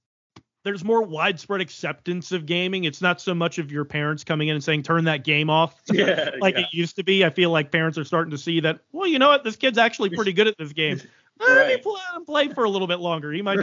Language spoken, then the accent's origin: English; the South, United States; And also, I just think, like, especially us growing up in the South, it's so regional.